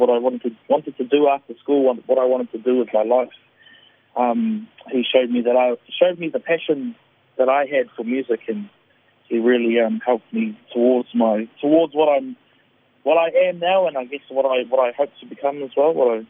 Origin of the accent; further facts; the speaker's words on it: Kaitaia, Northland, New Zealand; I've always wanted to show the rest of New Zealand what Kaitaia can do, what the far north in general can do.